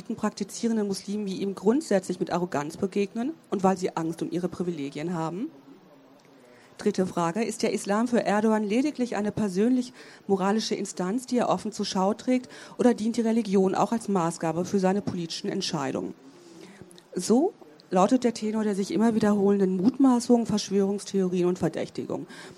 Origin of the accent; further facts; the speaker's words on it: Herne, North Rhine-Westphalia, Germany; Das ist jetzt nichts gegen meine Heimatstadt